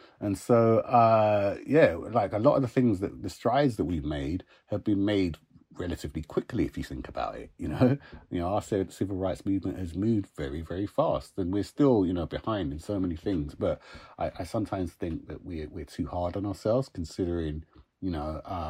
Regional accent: Uxbridge, London, United Kingdom; growing up in Uxbridge and being in West London, even in the 80s

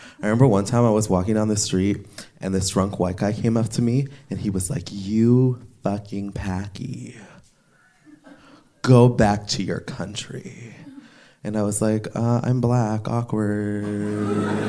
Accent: Trinidad & Tobago; I'm Trinidadian. Does anyone know what that is? Great. For everyone else, I'll tell you about it. Trinidad is a small Caribbean island right across from Venezuela.

